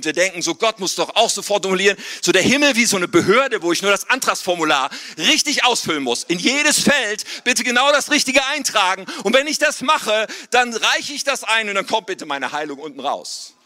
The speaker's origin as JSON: {"language": "German", "country": "Germany", "tie": "born or raised there", "said": "Ich bin so richtig in Deutschland aufgewachsen, zur Schule gegangen, alles von klein auf und so."}